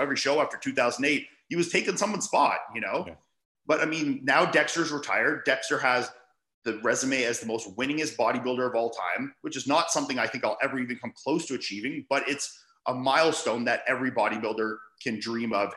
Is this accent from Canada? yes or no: yes; Canada; being a Canadian, I had to fly into Canada, do COVID tests